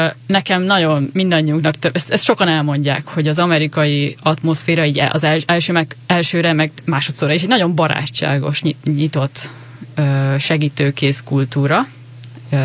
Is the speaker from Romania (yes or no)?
no; Budapest, Hungary; én Budapesten születtem és ott nőttem föl egy nagy családban, 6 gyerek közül vagyok az 5.